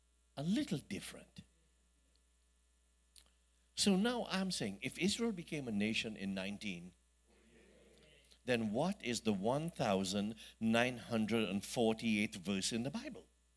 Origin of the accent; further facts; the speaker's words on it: India; I'm Indian. My mother didn't call me Singh or Muhammad or Narayan